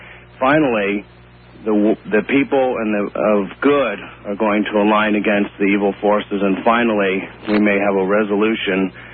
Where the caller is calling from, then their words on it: New York, United States; I am in New York, New York.